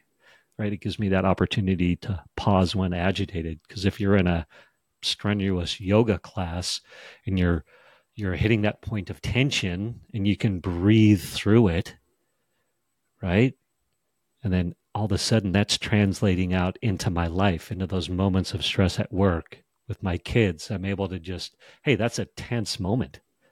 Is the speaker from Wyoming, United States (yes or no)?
yes; Jackson Hole, Wyoming, United States; And I tell you this because I grew up in Jackson Hole, Wyoming. And my father, he was a mountain man, hippie, lawyer, but just loved the mountains.